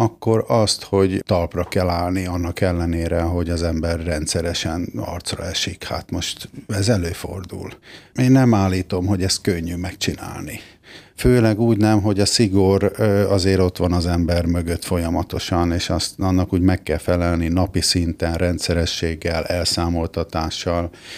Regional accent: Budapest, Hungary; A kiskunhalasi származást illetőleg Budapesten születtem, és ott töltöttem az első 14 évemet.

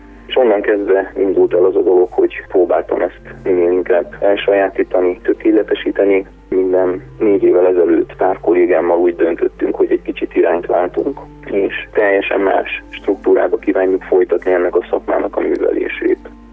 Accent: Nagyvarsány, Szabolcs-Szatmár-Bereg, Hungary; gyülekezetben nőttem föl, a baptista gyülekezet pedig teljesen összefonódik a zenével. Nekem megadatott az, hogy egy olyan gyülekezetben nőttem föl Nagyvarsányba

